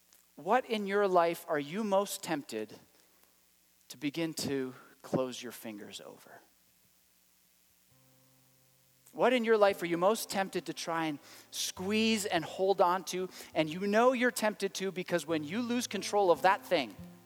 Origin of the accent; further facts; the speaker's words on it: Canada; And this might be weird for you because we're Canadian and we're at Mount Olive.